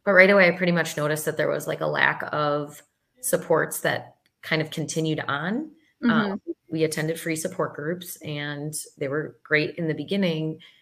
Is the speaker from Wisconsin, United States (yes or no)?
yes; Wisconsin, United States; I am from Wisconsin.